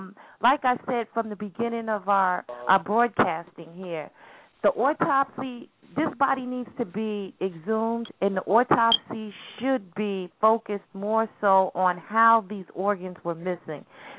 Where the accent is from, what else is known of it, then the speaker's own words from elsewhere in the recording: Seattle, Washington, United States; I'm sorry. I'm from Seattle. What do I know?